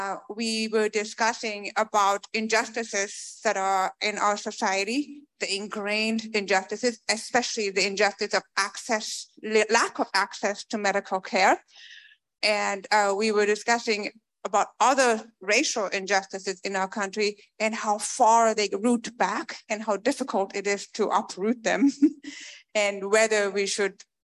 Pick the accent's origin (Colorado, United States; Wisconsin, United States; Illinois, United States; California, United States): Colorado, United States; Boulder; So I'm from Boulder, Colorado. I'm visiting Chicago for the weekend.